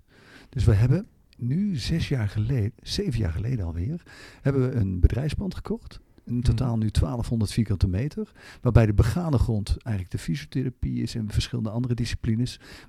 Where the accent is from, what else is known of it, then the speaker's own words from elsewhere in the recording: Hoevelaken, Gelderland, Netherlands; Nou, ik ben 54 jaar jong, om zo te zeggen. Ik kom van oorsprong, ik ben geboren en getogen in Hoevelaken. Klein plaatsje in Amersfoort